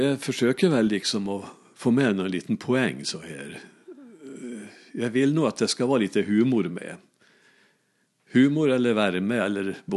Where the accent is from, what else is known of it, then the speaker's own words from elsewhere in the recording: Ransby, Värmland, Sweden; Så jag skriver en bok nu om Ransby. Det är min hemby